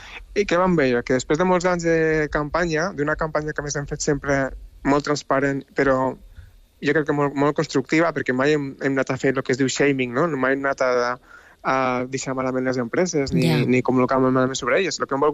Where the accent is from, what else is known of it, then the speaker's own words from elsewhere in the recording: Tarragona, Catalonia, Spain; now in Basque Country, Spain; jo sóc de Tarragona, eh? Però jo estic vivint al País Basc